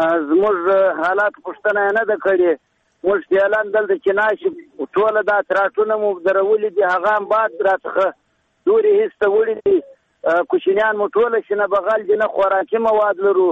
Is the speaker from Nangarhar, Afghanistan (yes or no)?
no; Badghis, Afghanistan; now in Herat, Afghanistan; زه د هرات ولایت د شیدایي څخه خبرې در سره کوم. موږ مهاجر یو دلته راغلي د بادغیس ولایت څخه